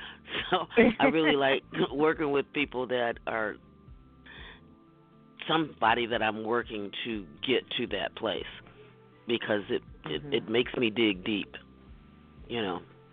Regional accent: Detroit, Michigan, United States; I'm from Detroit, and Motown had just started coming in. So, I mean, that's what I was raised

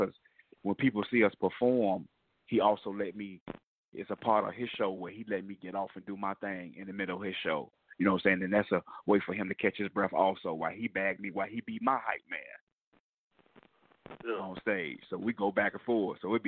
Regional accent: Chicago, Illinois, United States; They think I'm from Texas, but I'm from Chicago.

